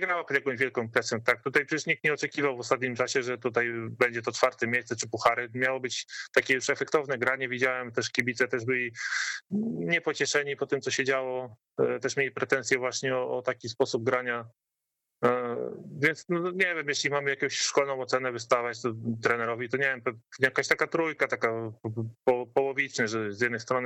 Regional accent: Gdańsk, Pomeranian Voivodeship, Poland; mimo że jestem tutaj z Gdańska

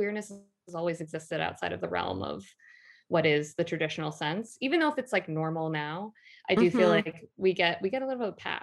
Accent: Portland, Oregon, United States; And then when I moved back to Portland, Oregon, my hometown

